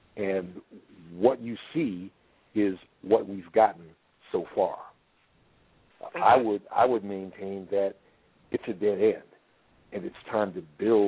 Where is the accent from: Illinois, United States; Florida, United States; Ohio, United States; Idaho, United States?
Illinois, United States; Chicago; now in Georgia, United States; I'm from Chicago. I only moved down here to Georgia at the end of 2000.